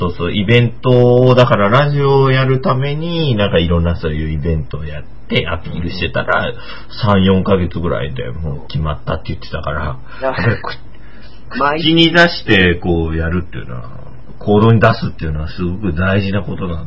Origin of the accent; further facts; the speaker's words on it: Kyushu, Japan; 僕、九州出身でもあるので